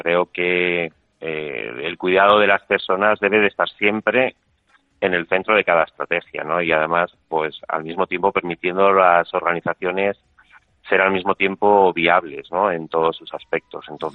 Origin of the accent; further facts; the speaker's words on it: Lesaka, Navarre, Spain; que además es de mi pueblo, de Lesaca, de Navarra